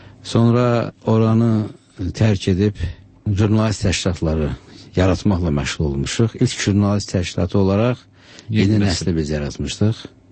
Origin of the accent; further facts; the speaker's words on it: Fahrağa, Kvemo Kartli, Georgia; Mən əslən Gürcüstanlıyam. Bolnis rayonunun Fahrağa kəndində doğulmuşam. Uşaqlığım o kənddə keçib.